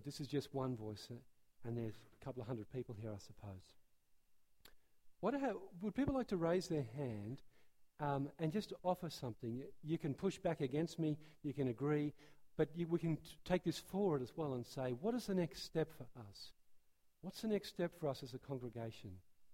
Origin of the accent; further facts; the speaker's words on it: Australia; I'm Australian, trying to talk hockey talk.